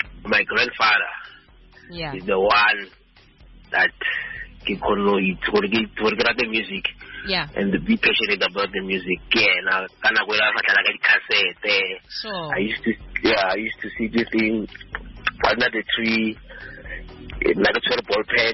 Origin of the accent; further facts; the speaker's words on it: Pretoria, Gauteng, South Africa; So I was born and bred in Mamelodi.